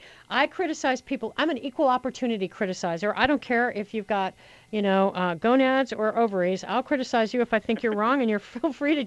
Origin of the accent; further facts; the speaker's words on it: Colorado, United States; I'm from Colorado.